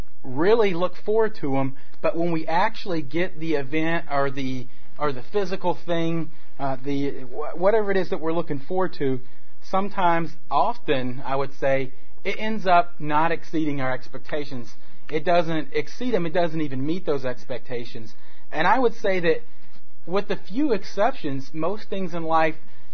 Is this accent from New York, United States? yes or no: no; Albany, Georgia, United States; I'm from Albany, Georgia, which is down in the southwestern corner of Georgia